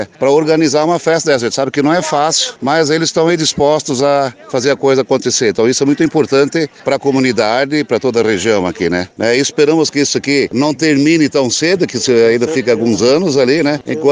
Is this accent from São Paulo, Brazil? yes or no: no; Jaraguá do Sul, Santa Catarina, Brazil; E não sou daqui da região, sou de Jaraguá do Sul